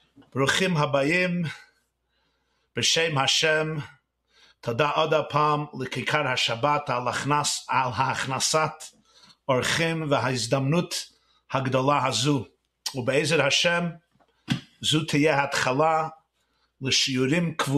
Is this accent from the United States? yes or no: yes; Brooklyn, New York, United States; גדלתי בברוקלין, ניו יורק, בקרון הייטס, בדלת עמותיו של הרבי מלובביץ'